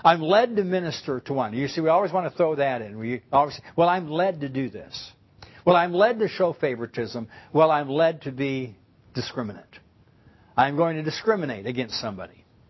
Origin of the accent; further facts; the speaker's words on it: Scottsdale, Arizona, United States; I told you I grew up in Scottsdale, Arizona.